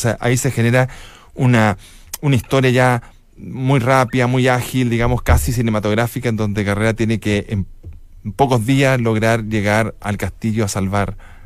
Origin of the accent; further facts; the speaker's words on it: Chile; nosotros, como chilenos, digamos, le debemos mucho a este ciudadano